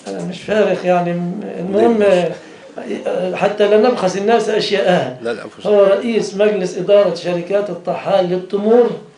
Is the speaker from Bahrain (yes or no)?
no; Egypt